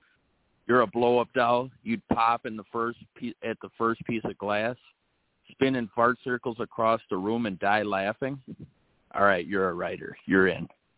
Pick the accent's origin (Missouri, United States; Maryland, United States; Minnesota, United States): Minnesota, United States; St. Paul; I'm from St. Paul, Minnesota.